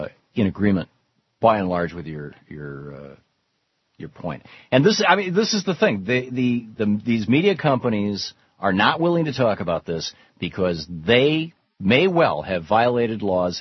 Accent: Michigan, United States; I mean, I grew up in Michigan in the center of farmland. I mean, all around me was farmland

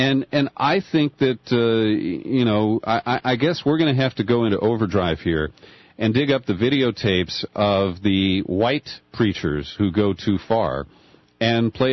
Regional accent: Cincinnati, Ohio, United States; my very first job in radio was at WAKW, a religious station in my hometown of Cincinnati.

